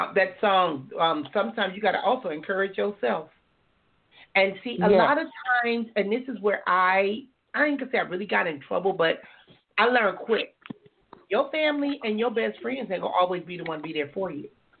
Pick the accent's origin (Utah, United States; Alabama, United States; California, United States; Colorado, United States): California, United States; Compton; I used to say, even growing up in Compton, people would leave the ghetto